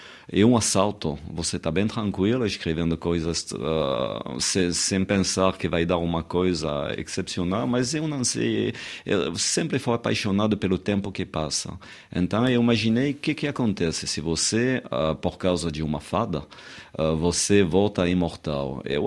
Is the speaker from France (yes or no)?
yes; France; Portuguese is a second language; Eu sou francês, mas eu sei que a França não fica essa nação límpia